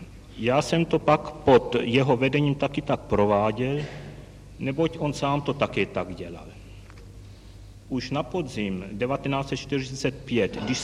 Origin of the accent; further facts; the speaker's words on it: Jablonec nad Nisou, Liberec Region, Czechia; born there; now in Prague, Czechia; V Jablonci nad Nisou.